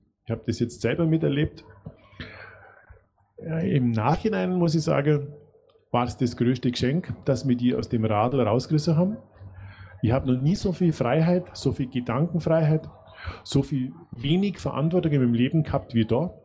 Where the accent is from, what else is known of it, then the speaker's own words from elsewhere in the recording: Augsburg, Bavaria, Germany; born there; ich bin jetzt kein direkt geborener Österreicher, ich bin am Rande von Österreich geboren, in Augsburg.